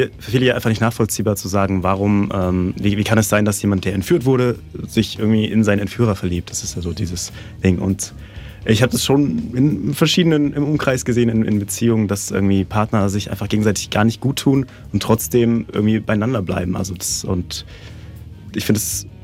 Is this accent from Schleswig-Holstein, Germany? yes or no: no; Bad Salzuflen, North Rhine-Westphalia, Germany; ich komme aus Bad Salzuflen und habe jetzt wieder ein bisschen neue Musik dabei